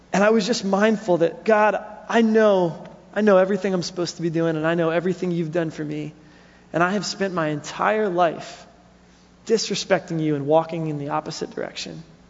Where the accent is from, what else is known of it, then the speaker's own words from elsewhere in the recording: New Jersey, United States; that I'm from the greatest state that's ever existed. But California's second, it's fine. And so growing up in New Jersey, I hit about 15 years old